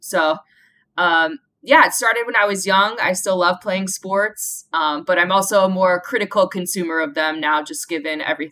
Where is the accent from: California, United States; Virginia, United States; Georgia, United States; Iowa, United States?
Iowa, United States; So I grew up in Iowa in the mid-90s, and I just loved being outside with my brother and all the neighborhood kids.